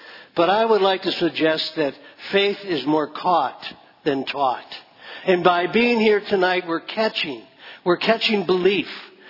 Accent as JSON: {"language": "English", "town": "Wausau", "region": "Wisconsin", "country": "United States", "tie": "born or raised there", "also_born_or_lived": "Merrill", "said": "I was born in Merrill, Wisconsin in 1948. My mother and dad and my brother, we lived at 719 North 9th Avenue in Wausau."}